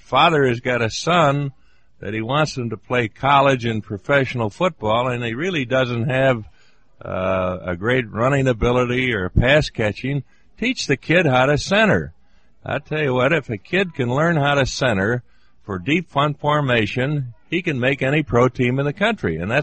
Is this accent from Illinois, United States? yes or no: yes; Chicago, Illinois, United States; I think it was just a thrill to play in my hometown, Chicago, Illinois, which I think is the greatest city in the world